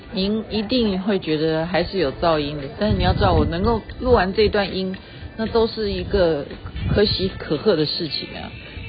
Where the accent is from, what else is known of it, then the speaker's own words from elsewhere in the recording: Taiwan; 所以我们就说我们是从台湾来的，就会非常情不自禁的就会哼起这首歌曲来。那我现在的位置呢是在，这里是阿姆斯特丹是吧？